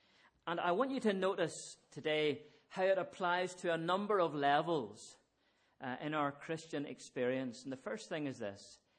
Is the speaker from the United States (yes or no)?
no; Northern Ireland, United Kingdom; I grew up in County Antrim.